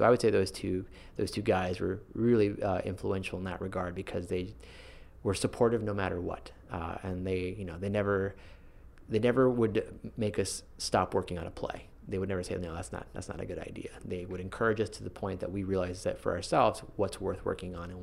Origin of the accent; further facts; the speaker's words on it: United States; first language Spanish; English is a second language; you know, I grew up speaking Spanish first. That was the language that I learned first, and then I learned English.